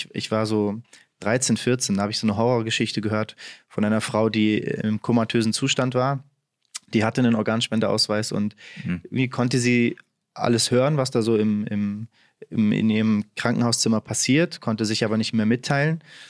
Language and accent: German; Hamburg, Germany; in meiner Heimatstadt Hamburg